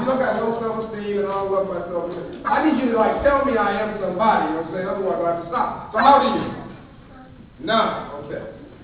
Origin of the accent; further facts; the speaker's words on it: Compton, California, United States; So I grew up in Compton, California, and when I was, growing up, all the kids around my school, they all wanted to be cool.